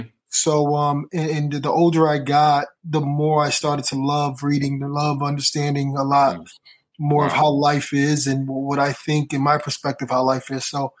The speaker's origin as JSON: {"language": "English", "town": "Philadelphia", "region": "Pennsylvania", "country": "United States", "tie": "born or raised there", "said": "My family, we grew up, I'm from Philadelphia. So, you know, in Philadelphia, as soon as you come out the womb, you got to learn how to box."}